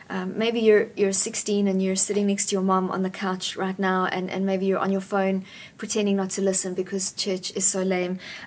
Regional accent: South Africa; we are South African, not South Afrikaant, and we don't just quit when things are hard

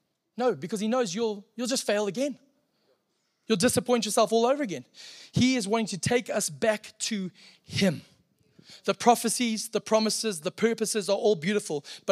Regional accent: Zimbabwe; Now, I am from Zimbabwe and Zimbabweans, we apologize for apologizing.

